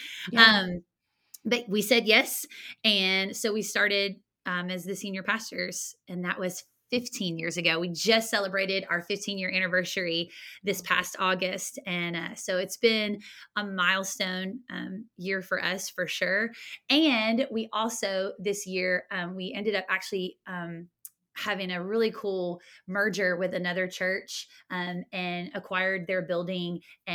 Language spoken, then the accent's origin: English; Marietta, Georgia, United States; I'm actually originally from Georgia, believe it or not.